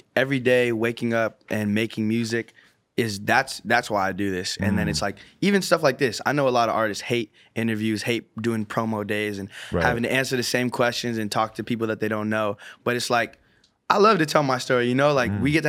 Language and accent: English; San Francisco, California, United States; I'm from San Francisco, California.